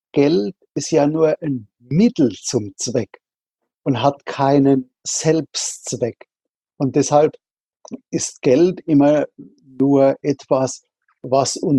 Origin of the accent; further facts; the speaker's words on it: Rhineland-Palatinate, Germany; Also ich bin in der Südpfalz an der Weinstraße aufgewachsen. Also einem Landstrich, was andere gerne als das Paradies bezeichnen, weil da eben so schöne Dinge wie Wein und Kastanien wachsen